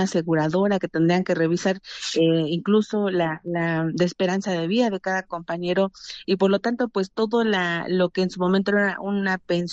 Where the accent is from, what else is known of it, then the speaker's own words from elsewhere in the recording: Oaxaca, Mexico; De la ciudad, del estado de Oaxaca, de la Sierra Mija específicamente.